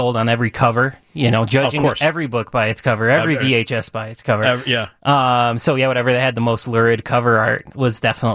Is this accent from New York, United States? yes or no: no; Chicago, Illinois, United States; Yeah, I grew up in Jefferson Park.